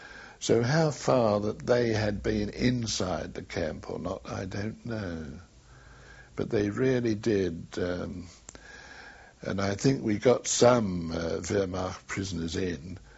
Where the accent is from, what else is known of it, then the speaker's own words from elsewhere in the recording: Aberdeen, Scotland, United Kingdom; now in London, United Kingdom; I come from Aberdeen, really, but I've lived all my life down here in London.